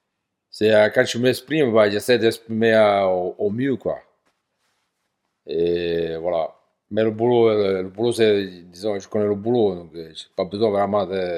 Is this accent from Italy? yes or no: yes; Sicily, Italy; moved away as an adult; Je suis parti de la Sicile pour changer déjà de boulot parce que c'était trop dur là-bas.